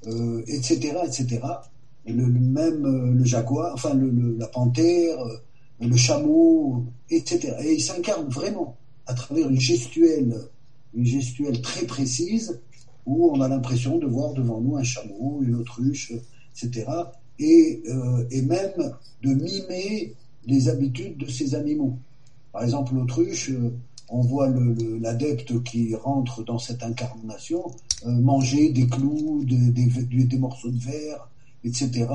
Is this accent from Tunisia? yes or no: yes; Tunisia; en tout cas chez nous en Tunisie, moi j'ai pu voir